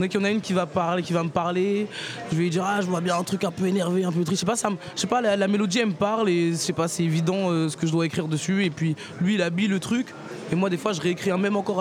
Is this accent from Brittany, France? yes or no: yes; Rennes, Brittany, France; je suis une artiste, à la base je viens de Rennes.